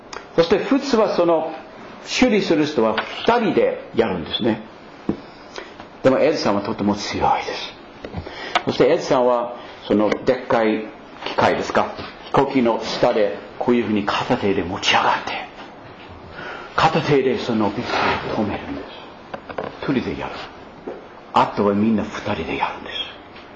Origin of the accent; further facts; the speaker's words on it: Maine, United States; Japanese is a second language; 私のふるさとアメリカのメイン州などブルーベリーいっぱいできるところで